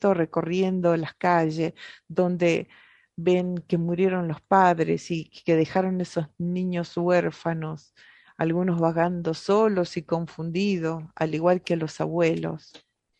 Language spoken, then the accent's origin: Spanish; Argentina; eso forma parte de nuestra memoria colectiva, de nuestra historia como pueblo argentino